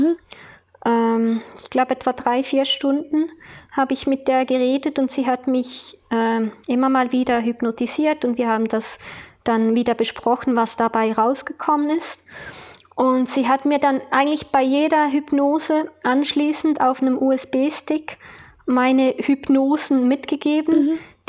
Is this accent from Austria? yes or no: no; Switzerland; Ich komme aus der Schweiz und bin aber in Karlsruhe zu einer Therapeutin